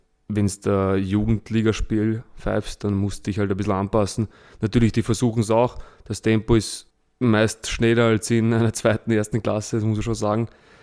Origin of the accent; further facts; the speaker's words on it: Vienna, Austria; 26 Jahre. Ich bin in Wien aufgewachsen und noch immer wohnhaft.